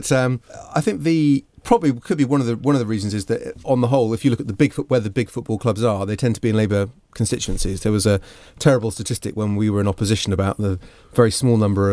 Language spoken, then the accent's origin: English; Hereford, West Midlands, United Kingdom; I grew up in Herefordshire, and so I suppose probably from Hereford, the Birmingham sides were slightly closer, but Manchester wasn't too far away.